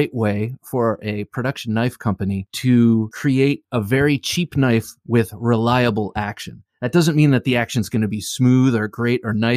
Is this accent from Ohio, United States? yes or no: yes; Ohio, United States; Rick Hinderer is a knife maker from Ohio, my home state, and I've always loved his knives.